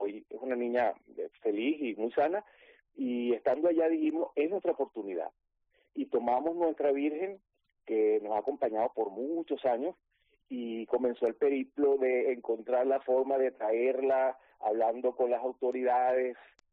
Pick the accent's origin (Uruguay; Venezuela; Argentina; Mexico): Venezuela; now in Boiro, Spain; nosotros somos una familia, somos venezolanos y residimos en Boiro desde hace 4 años. Y lo hemos adoptado como nuestro nuevo hogar.